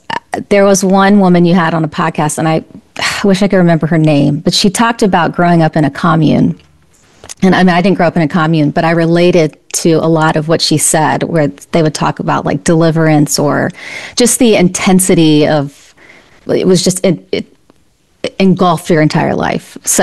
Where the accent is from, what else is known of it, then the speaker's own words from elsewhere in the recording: Virginia, United States; now in California, United States; So I grew up in Virginia. I live in California right now, but grew up in Virginia.